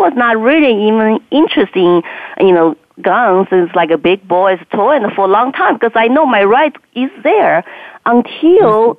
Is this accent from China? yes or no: yes; China; now in United States; I think this country has already reminded me the police state I grew up in China